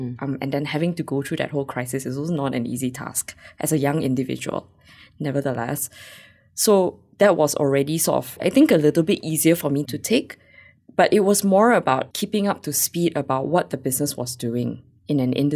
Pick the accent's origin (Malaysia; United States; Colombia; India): Malaysia; I'm Asian and I'm Malaysian, so why not come home?